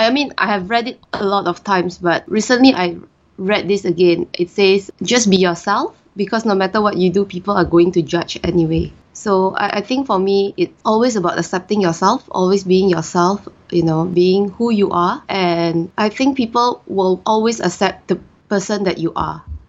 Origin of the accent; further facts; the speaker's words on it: Singapore; also born or lived in Indonesia; I'm Singaporean. My father is Indonesian. So I grew up in Indonesia for 10 years and then I came to Singapore. And from then I have been in Singapore most of my life. And my mom's half British.